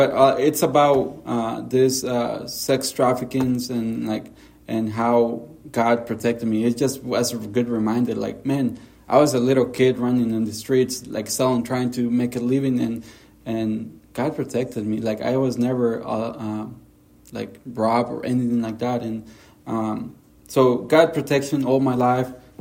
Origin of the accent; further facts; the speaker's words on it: Honduras; So grew up in the children's home in Honduras.